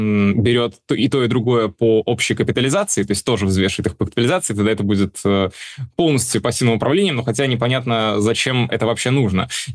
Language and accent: Russian; Moscow, Russia; also born or lived in Russian Far East / Saint Petersburg; я родился и вырос в Москве, но при этом довольно быстро после наступления совершеннолетия я переезжал часто и переезжал всегда в небольшие города